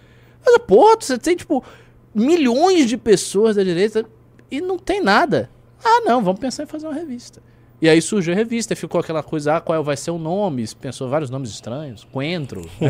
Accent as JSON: {"language": "Portuguese", "region": "Bahia", "country": "Brazil", "said": "Eu sou baiano."}